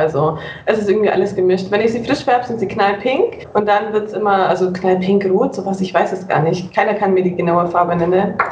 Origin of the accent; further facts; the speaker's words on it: Bavaria, Germany; wie schon erwähnt. Ich komme, wie gesagt, aus Bayern, Nähe München.